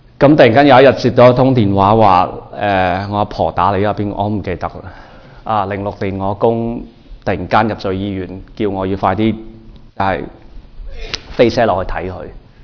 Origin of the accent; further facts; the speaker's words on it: Taiwan; born there; 我喺台湾出世。咁主要原因我识讲广东话，系因为我屋企系广东人。